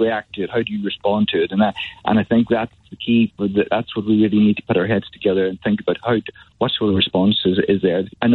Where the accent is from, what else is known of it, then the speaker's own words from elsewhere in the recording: Northern Ireland, United Kingdom; you probably recognise my accent, I'm from Northern Ireland.